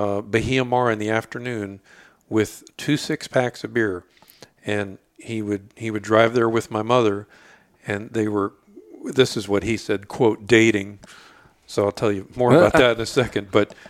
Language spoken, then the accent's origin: English; Plantation, Florida, United States; also born or lived in Melrose Park; I was born in Broward General Hospital, and we lived in Melrose Park until 1974, 75, about 1975. And we left there to move out west. We thought that Plantation was way the hell out west.